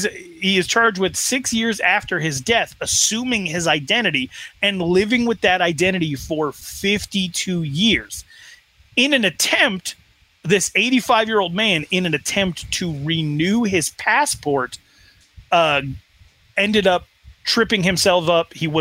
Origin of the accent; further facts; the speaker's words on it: Wyoming, United States; There we go. Okay, so Gray Bull, Wyoming, which is a small town in a state full of very small towns.